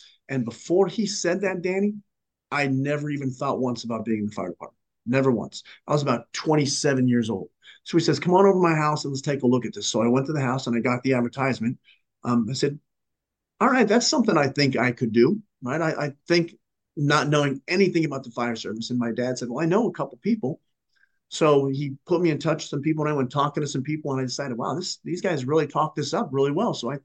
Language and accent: English; Las Vegas, Nevada, United States; I was born and raised in Las Vegas. And I love the community.